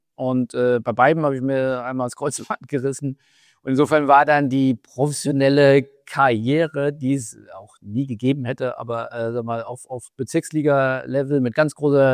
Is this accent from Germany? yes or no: yes; Rhine-Main area, Germany; also born or lived in Mainz; now in Hamburg, Germany; im Rhein-Main-Gebiet, wo ich aufgewachsen bin, habe ich oder in Mainz, wo ich dann gewohnt habe